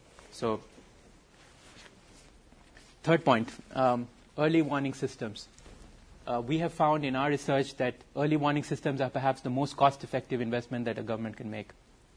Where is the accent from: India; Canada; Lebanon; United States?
India; If you look at Mumbai, I come from India.